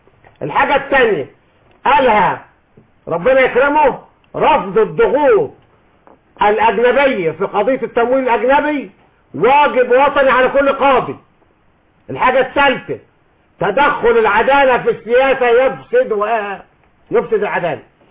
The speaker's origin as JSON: {"language": "Arabic", "region": "Upper Egypt", "country": "Egypt", "said": "انا صعيدي التأفيل والمنشأ والصنع."}